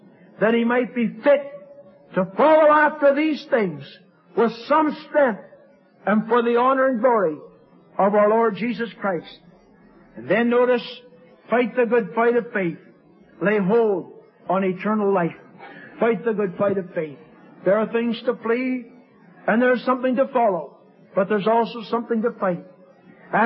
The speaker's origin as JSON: {"language": "English", "town": "Kenora", "region": "Ontario", "country": "Canada", "tie": "born or raised there", "said": "where I was raised in Kenora, Ontario, is a mining district."}